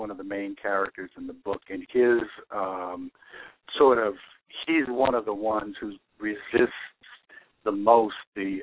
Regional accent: West Coast, United States; I mean, I grew up on the West Coast

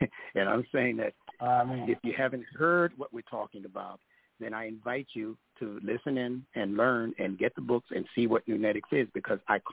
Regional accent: Kansas City, Missouri, United States; Kansas City, Missouri.

